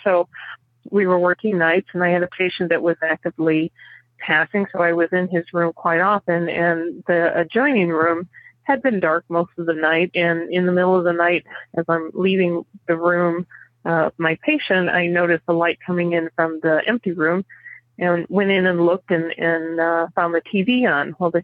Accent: Indiana, United States; I am a nurse from Indiana, and I have worked as a hospice nurse for the last almost 2 years.

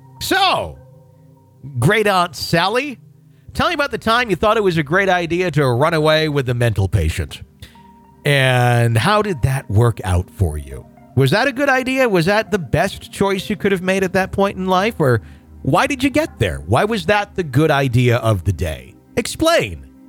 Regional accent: India; probably came from India, where I come from

